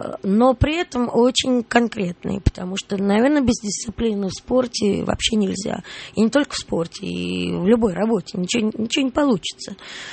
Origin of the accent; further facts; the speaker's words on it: Moscow, Russia; я поняла одно, что я москвичка, я не дачница